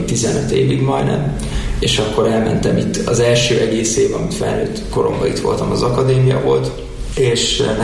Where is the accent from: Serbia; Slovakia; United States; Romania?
United States; now in Hungary; Én amerikai magyar vagyok, onnan jöttem ide